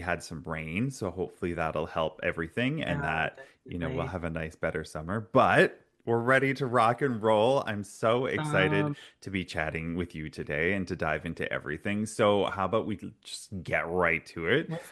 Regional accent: Vancouver, British Columbia, Canada; I'm used to it growing up in Vancouver. We did have a lot of wildfires on the West Coast quite often.

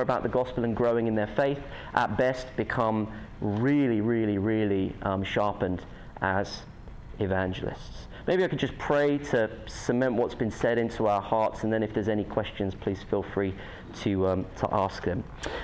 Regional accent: United Kingdom; accent: British; I've just spoken at you with my British accent for an hour.

